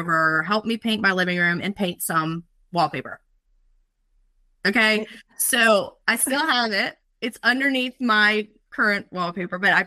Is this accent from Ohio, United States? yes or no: no; Urbanna, Virginia, United States; I'm from Urbana. Oysters are a big thing on the Rappahannock River.